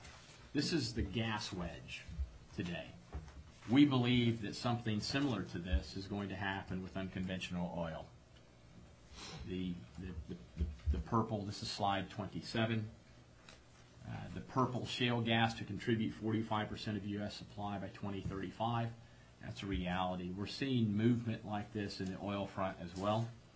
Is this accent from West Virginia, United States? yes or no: yes; West Virginia, United States; I grew up in West Virginia. Beautiful state.